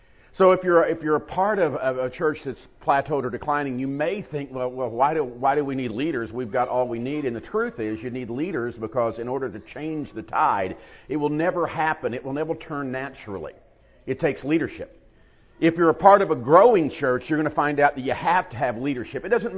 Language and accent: English; St. Louis, Missouri, United States; at least if you look in our area where I'm from, and I'm from the St. Louis area